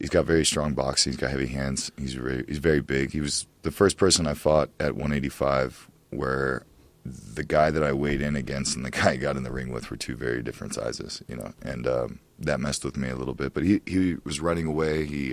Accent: Ohio, United States; I'm from Ohio, everybody was smoking back in the day, and I started when I was a kid.

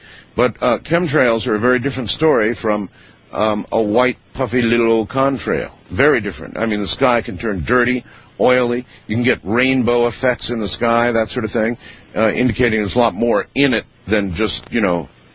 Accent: Camp Lejeune, North Carolina, United States; born there; I ended my mom's Marine career when I was born on Camp Lejeune in North Carolina.

